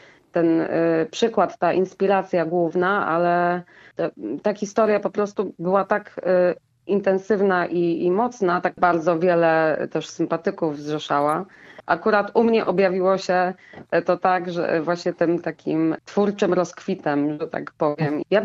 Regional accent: Świnoujście, West Pomeranian Voivodeship, Poland; Ponieważ pochodzę ze Świnoujścia

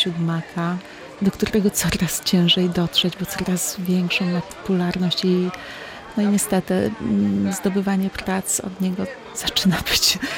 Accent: Szczecin, West Pomeranian Voivodeship, Poland; jestem szczecinianką.

